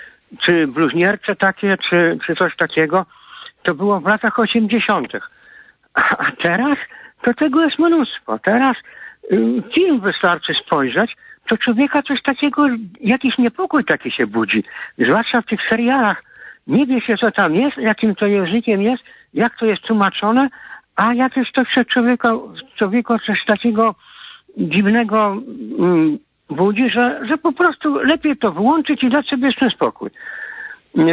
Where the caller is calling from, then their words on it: Słupsk, Pomeranian Voivodeship, Poland; przedstawiam się jeszcze raz … ze Słupska